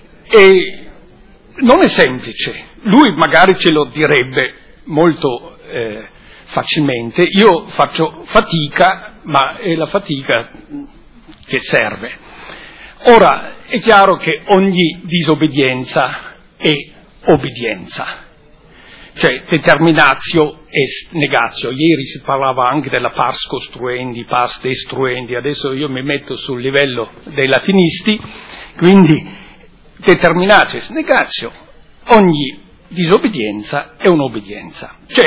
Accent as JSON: {"language": "Italian", "country": "Germany", "second_language": "Italian", "said": "io da tedesco so che cos'è la liberazione dell'Italia"}